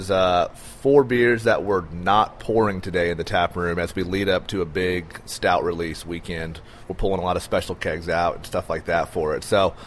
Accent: Rogers, Arkansas, United States; So I was born and raised in Rogers. I've lived in Benton County my entire life.

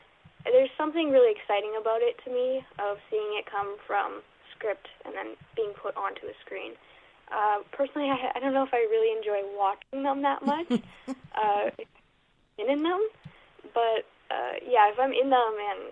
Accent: Manitoba, Canada; I'm actually from Manitoba myself, so I kind of knew what I was walking into, like with the scenery and the climate.

